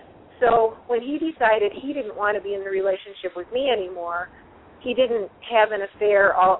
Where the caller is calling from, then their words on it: Colorado, United States; Hey, Michael and Jeannie … in Colorado.